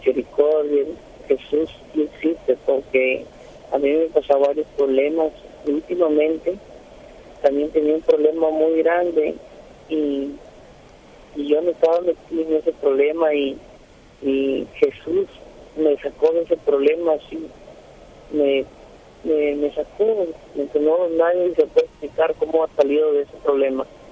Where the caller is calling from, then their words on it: Tumbes, Peru; Desde Tumbes.